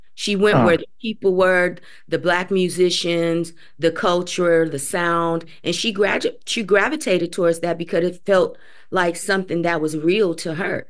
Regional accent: Flint, Michigan, United States; She's a Midwest girl, just like me. I grew up in Flint, Michigan.

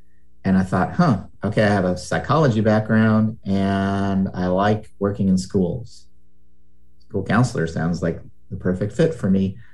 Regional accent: California, United States; I grew up in California. I went to UC Santa Barbara.

